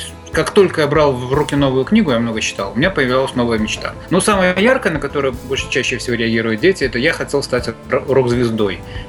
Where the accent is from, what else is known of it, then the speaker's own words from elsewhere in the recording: Grodno, Grodno Region, Belarus; Мой родной город Гродно, где я родился.